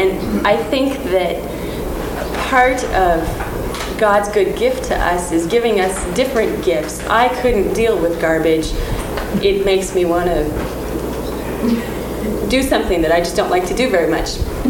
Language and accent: English; Montana, United States; we're from Montana. We too just quit our jobs. Our saying is we're 25, we need a sabbatical.